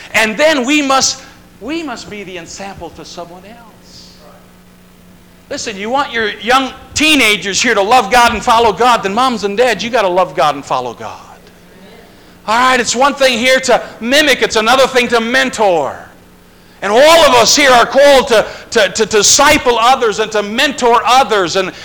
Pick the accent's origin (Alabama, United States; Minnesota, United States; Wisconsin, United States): Wisconsin, United States; now in California, United States; I'm from Wisconsin, so that makes me out of fellowship with a lot of the brethren here in California, because I have a team that's the Green Bay Packers, and I can't help it.